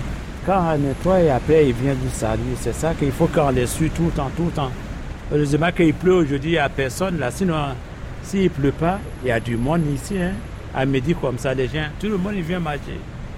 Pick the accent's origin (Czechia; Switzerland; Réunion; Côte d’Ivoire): Côte d’Ivoire; now in Paris, France; Oui, moi, je suis de la Côte d'Ivoire, je sais.